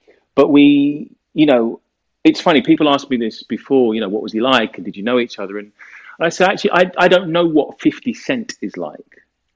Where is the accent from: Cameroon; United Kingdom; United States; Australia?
United Kingdom; England; I'm an actor from the UK and I'm trying to perfect my American accent.